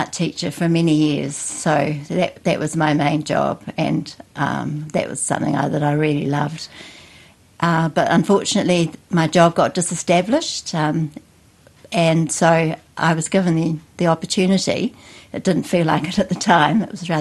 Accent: Wellington, New Zealand; also born or lived in Auckland; now in Wairarapa, New Zealand; And I was originally from Wellington, very much a Wellingtonian, then moved to Auckland, and then 20 years ago, my husband and I and our two children moved to the Wairarapa.

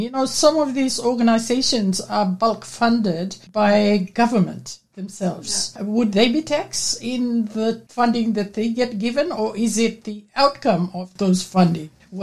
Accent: Fiji; I come from Fiji

